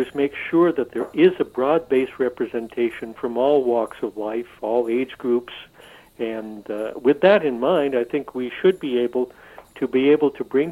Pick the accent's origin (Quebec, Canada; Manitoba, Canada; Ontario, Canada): Quebec, Canada; Coaticook; I was born in Quaticook, mm-hmm. and I grew up here. I was educated a little bit all over the country